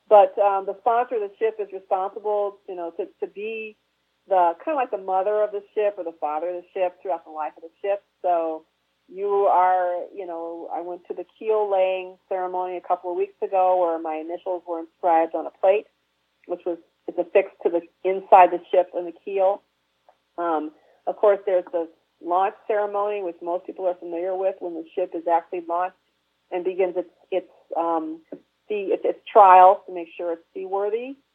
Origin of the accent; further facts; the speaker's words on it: Beloit, Wisconsin, United States; especially since I'm in the Army, but also because I'm from Beloit.